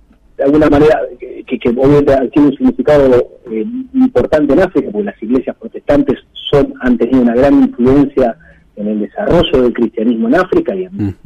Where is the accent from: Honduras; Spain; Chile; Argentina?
Argentina; como argentinos creo que estamos obligados a mirar el mundo de la periferia